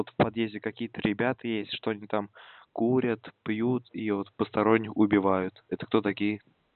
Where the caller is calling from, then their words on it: Kazan, Tatarstan, Russia; Я вам говорю честное слово, я звоню из Казани. Казань, город такой.